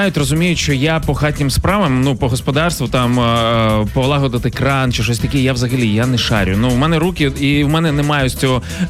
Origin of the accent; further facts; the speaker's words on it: Kyiv, Ukraine; Я з Києва.